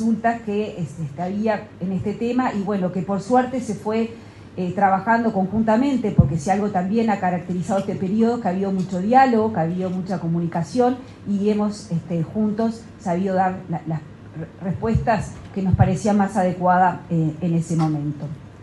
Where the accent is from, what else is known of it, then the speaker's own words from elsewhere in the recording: Uruguay; como uruguayos